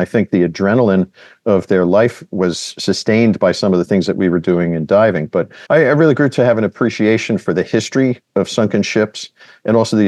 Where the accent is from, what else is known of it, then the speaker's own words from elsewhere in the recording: New Jersey, United States; So I grew up on the Passaic River in New Jersey, and it was a very polluted river